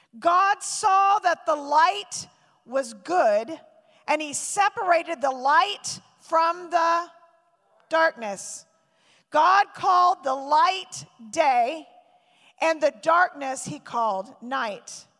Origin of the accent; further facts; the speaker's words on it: Arkansas, United States; also born or lived in Tulsa, Oklahoma; So I grew up, I was born in Northwest Arkansas.